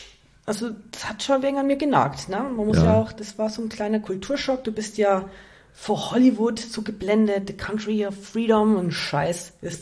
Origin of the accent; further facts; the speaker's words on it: Selb, Bavaria, Germany; now in Hawaii, United States; Urselber, durch und durch.